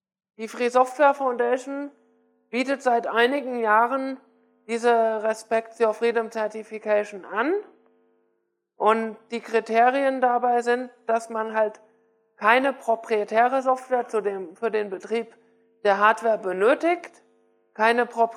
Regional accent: Hamburg, Germany; dass es in meiner Heimatstadt Hamburg

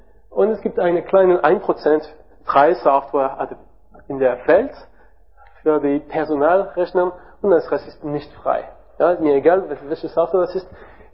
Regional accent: France; German is a second language; Ich bin Franzose, wie ihr hören könnt

